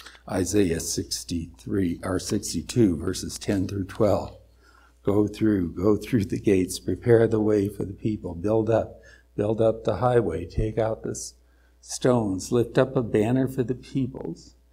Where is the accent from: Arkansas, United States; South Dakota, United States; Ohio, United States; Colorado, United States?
Colorado, United States; when I was growing up in Colorado. I don't know if they had these here, but we had green stamps.